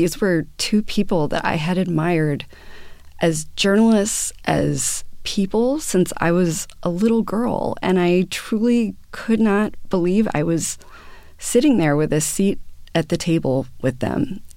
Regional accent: St. Louis, Missouri, United States; I grew up in St. Louis, and when today would come on and you heard that opening music, it felt like you were transported to the center of the world where everything was happening.

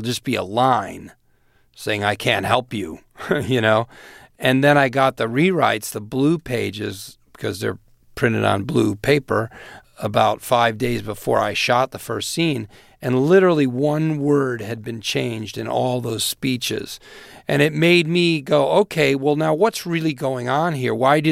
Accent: Naperville, Illinois, United States; Well, I am from Naperville, Illinois, and from a family of 7 kids, and they're a funny group of people.

